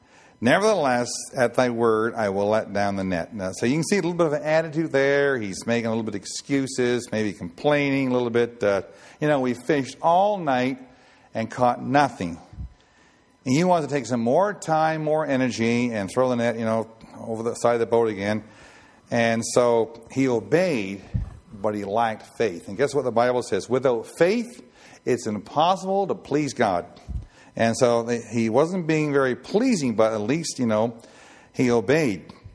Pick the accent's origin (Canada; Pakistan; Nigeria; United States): Canada; Nova Scotia; When I was a kid in Nova Scotia, one day, since I'm half Scottish